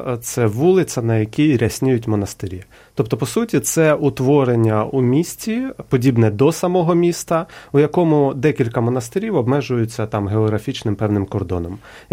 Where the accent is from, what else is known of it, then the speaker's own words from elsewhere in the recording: Kyiv, Ukraine; Мені здається, ми кияни дещо...